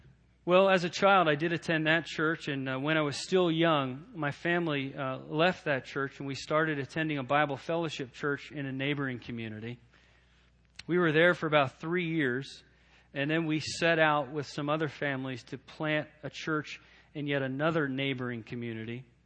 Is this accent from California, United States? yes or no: no; Pen Argyl, Pennsylvania, United States; As a child, I attended my hometown Methodist church. I grew up in a small town called Penargyl, Pennsylvania. You can see into New Jersey from Penargyl, so it's very close to New Jersey.